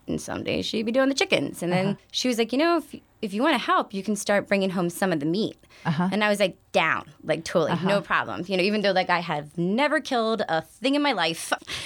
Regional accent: East Coast, United States; but I grew up on the East Coast.

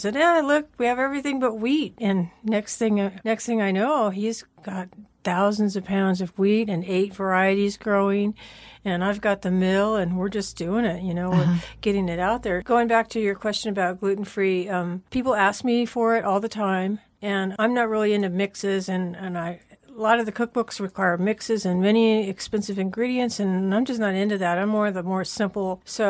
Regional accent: Chico, California, United States; Well, as a teen, I was from Chico, and I took macrobiotic cooking classes, and that's what really started me off.

